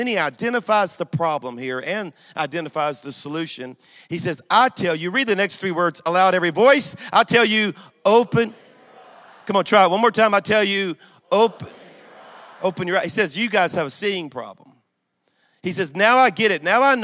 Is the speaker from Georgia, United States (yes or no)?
no; Louisiana, United States; Let me just say, I'm from Louisiana, okay? So I see humor in things few people see humor